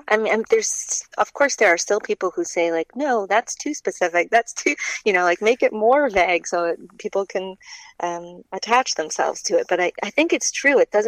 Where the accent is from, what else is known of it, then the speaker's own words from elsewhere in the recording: Duluth, Minnesota, United States; I'm from Duluth, Minnesota, and there's something familiar both about the landscape